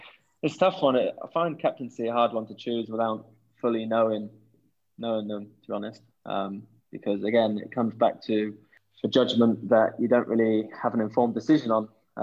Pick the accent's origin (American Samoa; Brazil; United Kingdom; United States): United Kingdom; England; At 10, obviously growing up in England, it's got to be Johnny Wilkinson.